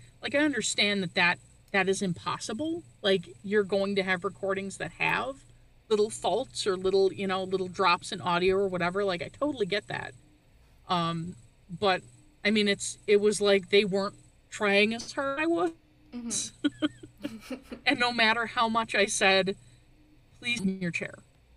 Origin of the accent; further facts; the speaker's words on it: Canada; I'm originally from Canada